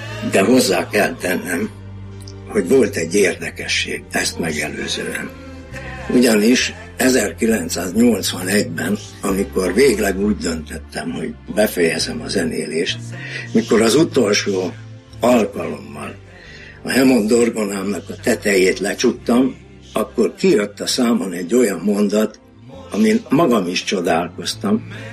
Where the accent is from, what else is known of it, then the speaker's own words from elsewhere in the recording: Budapest, Hungary; born there; 1944-ben születtem Budapesten.